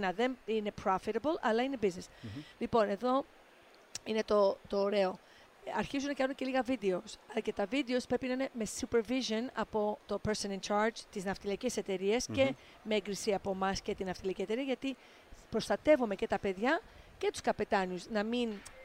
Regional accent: New York City, New York, United States; γιατί εγώ μεγάλωσα στη Νέα Υόρκη

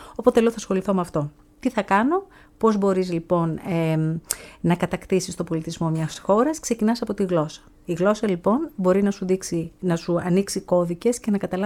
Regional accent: Rafina, Attica, Greece; Μεγάλωσα στη Ραφίνα, γεννήθηκα και μεγάλωσα στη Ραφίνα.

